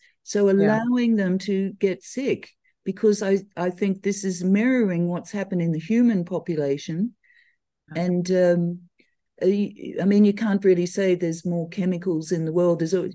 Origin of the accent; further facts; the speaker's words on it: Australia; now in Ireland; where I live in Ireland, I'm from Australia, but I live in Ireland